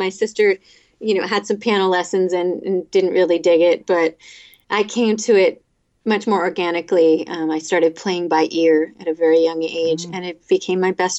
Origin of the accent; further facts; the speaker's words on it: Port Chester, New York, United States; I was brought up in a suburb of New York. I was born in Port Chester, New York